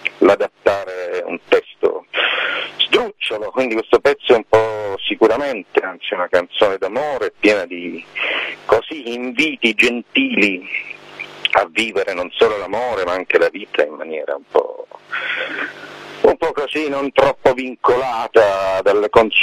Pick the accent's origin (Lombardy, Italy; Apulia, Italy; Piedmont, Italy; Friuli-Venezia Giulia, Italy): Apulia, Italy; Lecce; È stato registrato qui, io sono di Lecce